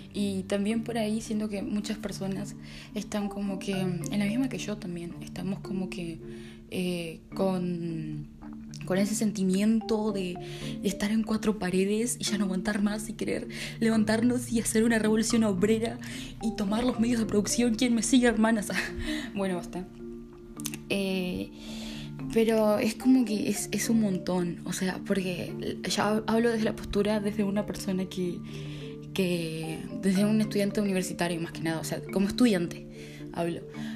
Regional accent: Uruguay; yo soy como los uruguayos que encaran recién luego de Semana Santa el año.

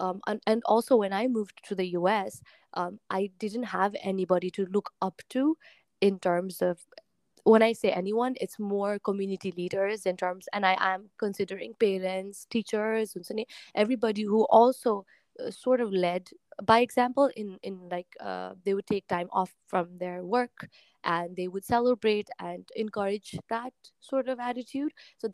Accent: Nepal; growing up in Nepal, it was almost deeply ingrained in me that Dasai and Tihar were my holidays, my time off.

